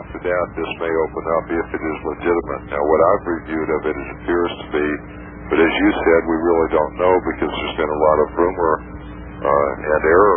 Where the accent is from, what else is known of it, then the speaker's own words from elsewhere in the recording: Florida, United States; I'm from Florida.